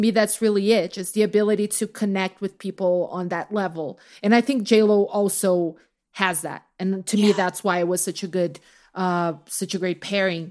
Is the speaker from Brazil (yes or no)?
yes; Brazil; I'm always like, I don't know what I am to Americans. I'm just Brazilian. We're just doing our own thing.